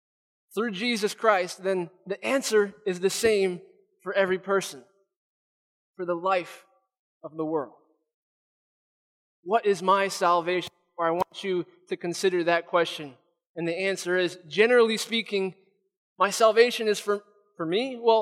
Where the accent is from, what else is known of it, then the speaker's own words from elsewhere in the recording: New York, United States; I'm a New Yorker, and I came to Grace Bible College and studied there, graduated